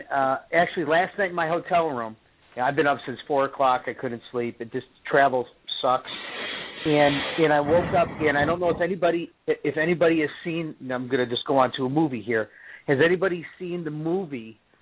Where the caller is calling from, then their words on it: Minnesota, United States; I'm actually outside of Minneapolis right now.